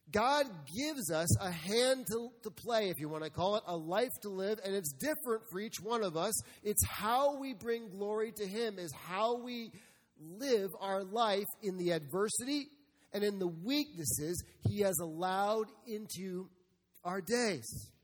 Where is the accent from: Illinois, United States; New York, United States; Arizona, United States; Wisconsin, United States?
New York, United States; New York City; now in Iowa, United States; I'm growing up in Iowa. I'm from New York City.